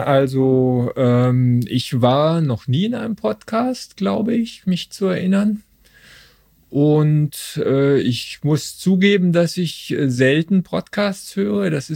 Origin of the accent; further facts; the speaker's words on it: Stuttgart, Baden-Württemberg, Germany; now in Cologne, Germany; Nein, ich bin kein Kölner. Ich bin aber schon seit 23 Jahren hier und komme ursprünglich aus Stuttgart.